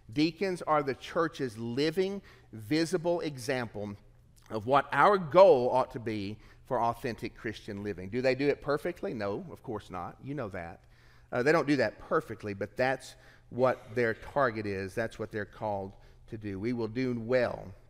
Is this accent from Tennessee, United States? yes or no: yes; Tennessee, United States; I'm from Tennessee. I'm not a huge football fan, you know that.